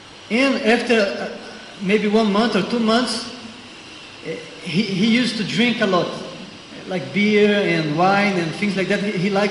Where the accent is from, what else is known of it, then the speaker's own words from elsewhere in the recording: India; Because I came from India and I became a vegetarian.